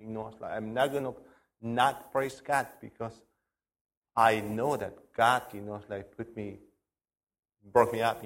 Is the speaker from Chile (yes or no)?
yes; Chile; I'm from Alabama. I'm from Chile.